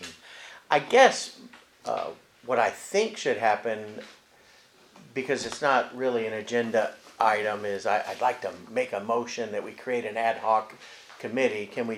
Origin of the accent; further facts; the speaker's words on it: Chula Vista, California, United States; So the security that I feel growing up in Chula Vista, because I've been in every area of this city